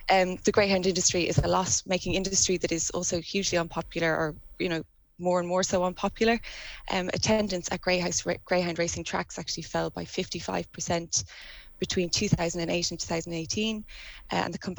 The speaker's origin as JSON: {"language": "English", "region": "Munster", "country": "Ireland", "said": "I'm from West Cork myself."}